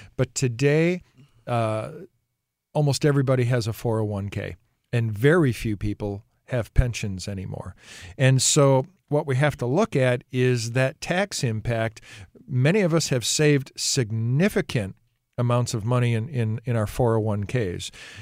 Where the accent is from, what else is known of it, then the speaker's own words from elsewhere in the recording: Wisconsin, United States; I come from Wisconsin.